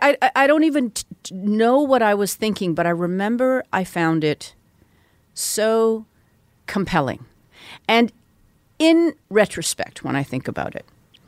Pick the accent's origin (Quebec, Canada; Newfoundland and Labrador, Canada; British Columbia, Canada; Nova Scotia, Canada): British Columbia, Canada; Vancouver; because I grew up in Vancouver